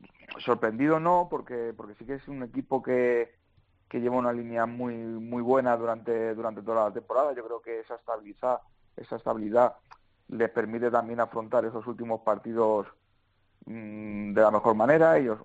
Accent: Barcelona, Catalonia, Spain; como soy de Barcelona

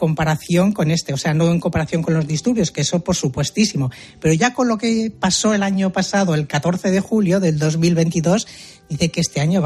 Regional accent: Spain; now in France; me oyen el acento que no es francés, de originario francés. Y yo les digo, pues mira, yo soy de España

